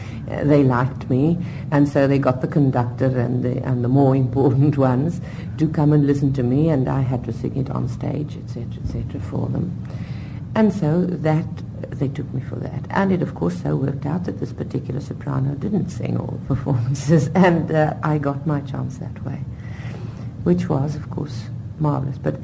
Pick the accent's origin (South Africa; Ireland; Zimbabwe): South Africa; not only just because I'm South African